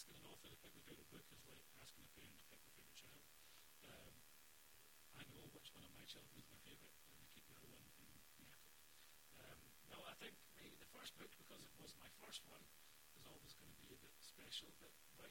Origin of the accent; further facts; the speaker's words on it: Scotland, United Kingdom; Where I grew up in the Highlands, we never saw an author in school.